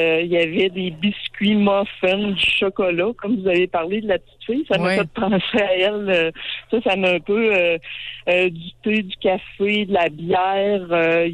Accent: Canada; French is a second language; nous, ça s'en vient chez nous au Canada.

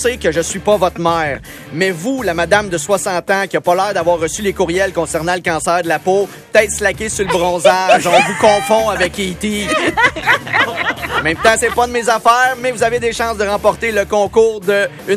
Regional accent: Quebec, Canada; C'est le fun, on est des Québécois qui se croisent en vacances, on peut se saluer.

